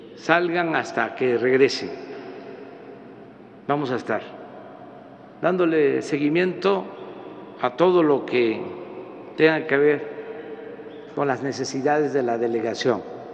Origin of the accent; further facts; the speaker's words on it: Mexico; Y así somos los mexicanos, perseverantes, y sabemos enfrentar todos los desafíos.